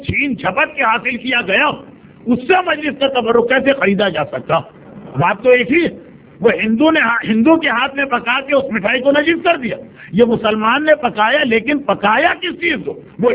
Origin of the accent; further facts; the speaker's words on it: Pakistan; میں گھر کے پاکستان میں پیدا ہوا ایک طرح اور زندگی وہاں گزری، لیکن ہندوستان سے جو بزرگوں کی تہذیب مجھے ملی تھی